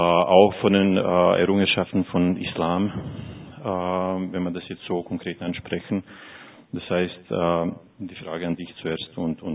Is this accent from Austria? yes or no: no; Bosnia & Herzegovina; Ich komme aus Bosnien, habe ich ein Jahr Gymnasium gemacht.